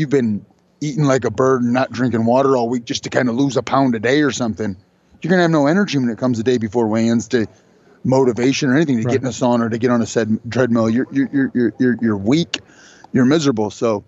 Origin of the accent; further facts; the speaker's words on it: Toledo, Ohio, United States; Born and raised in Toledo, Ohio. So kind of Toledo is Detroit's little brother.